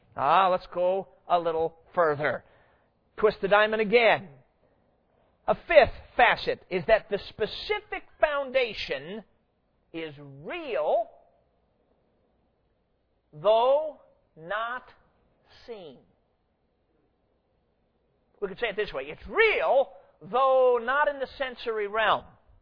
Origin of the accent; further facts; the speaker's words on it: Durango, Colorado, United States; born there; I was born in Durango, Colorado. That is an old cowboy town on the western slope of the Rocky Mountains there in southwest Colorado.